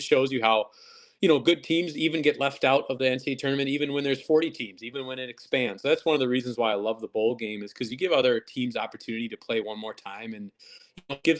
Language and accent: English; Madison, Wisconsin, United States; But, you know, I'm from Madison, so I figured if it's around Madison, we're going to still call it the Isthmus Bowl.